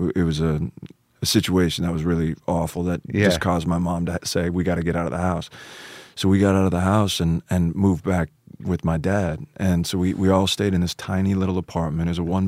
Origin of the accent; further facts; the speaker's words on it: Anaheim, California, United States; born there; I was born in Anaheim, California.